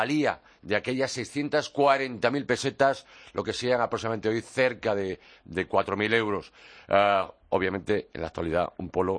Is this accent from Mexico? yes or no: no; Pontevedra, Galicia, Spain; La primera fue en mi tierra, en Pontevedra.